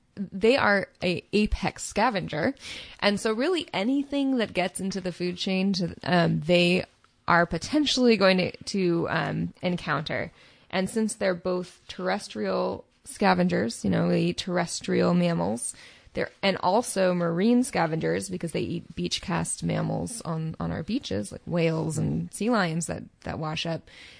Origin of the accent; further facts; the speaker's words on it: Santa Cruz, California, United States; I grew up in Santa Cruz, California.